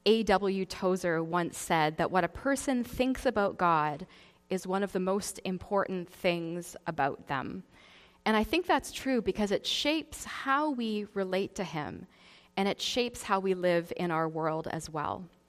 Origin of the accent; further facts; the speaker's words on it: Ottawa, Ontario, Canada; also born or lived in France; now in Vancouver, Canada; Now, I'm not originally from BC. I grew up in Ontario, and I still have one sister, and my parents live in Ottawa now, which is where I'm from. I moved to Vancouver about 12 years ago now to do a master's at Regent College at UBC.